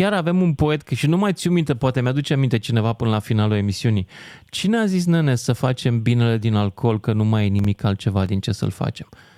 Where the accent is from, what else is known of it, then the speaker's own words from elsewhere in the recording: Argeș, Romania; Eu sunt din Argeș și avem exact aceeași problemă.